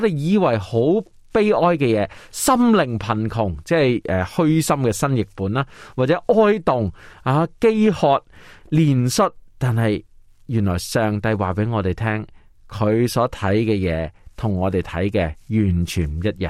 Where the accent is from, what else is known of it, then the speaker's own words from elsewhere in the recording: China; 很多时候我们中国人就说恭喜发财啊